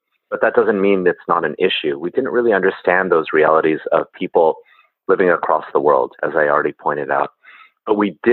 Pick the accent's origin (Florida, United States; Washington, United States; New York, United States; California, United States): California, United States; Silicon Valley; And I'm actually from Silicon Valley itself, actually. So a lot of this is also my own story.